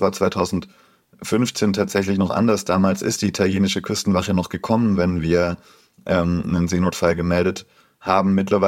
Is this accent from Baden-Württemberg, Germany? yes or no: yes; Reutlingen, Baden-Württemberg, Germany; also ich komme aus Reutlingen, das ist 10 Kilometer weiter.